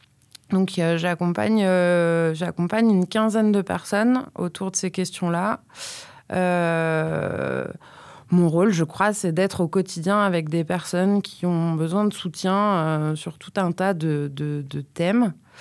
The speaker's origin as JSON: {"language": "French", "town": "Saint-Étienne", "region": "Auvergne-Rhône-Alpes", "country": "France", "lives_now": "Die, France", "said": "Je viens de la Loire, de Saint-Étienne, pas loin."}